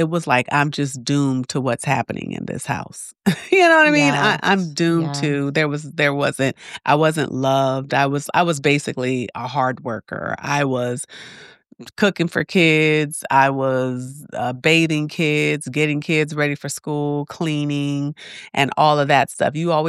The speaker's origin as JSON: {"language": "English", "town": "Los Angeles", "region": "California", "country": "United States", "tie": "born or raised there", "said": "In Los Angeles, and then I had 4 total siblings."}